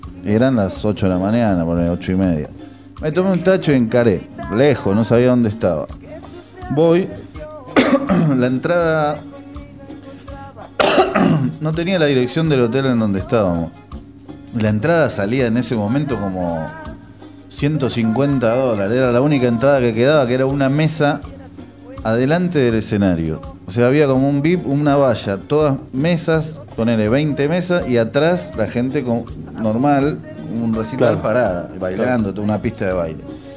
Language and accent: Spanish; Argentina; now in New York, United States; yo soy argentina, vine a ver un concierto, vine a tocar acá con una banda